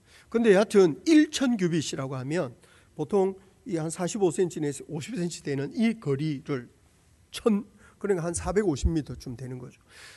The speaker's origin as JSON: {"language": "Korean", "region": "Gyeongsang", "country": "South Korea", "said": "제가 경상도 출신이라고."}